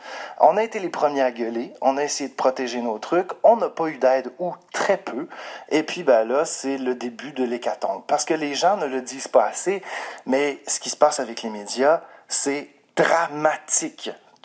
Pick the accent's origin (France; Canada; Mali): Canada; Juste dire, en tant que Canadien, qu'importe qu'est-ce qu'on fait dans notre vie